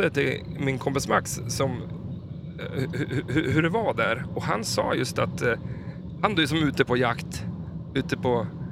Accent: Östersund, Jämtland County, Sweden; Vi kommer från Östersund. Det är ganska långt upp i landet. För vi är ganska mitt i landet. Men det kan väl anses vara vinterstaden kallas det.

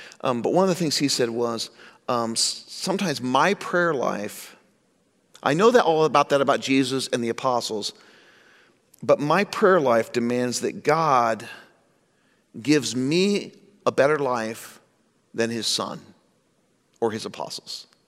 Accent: United States; I'm not in my home country, the United States, and I have to follow their rules.

